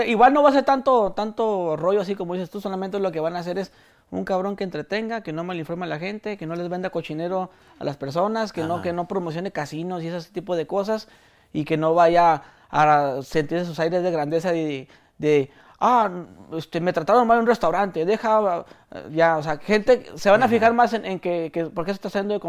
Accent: Mexico; Mira, ahorita los que somos de México, bueno, toda Latinoamérica

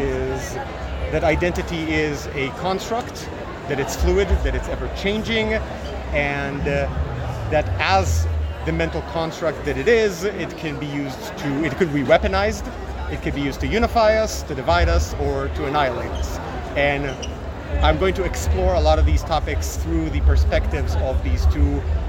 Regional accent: Israel; I'm originally from Israel. My grandparents from both sides came from Eastern Europe, from Slovakia and Poland.

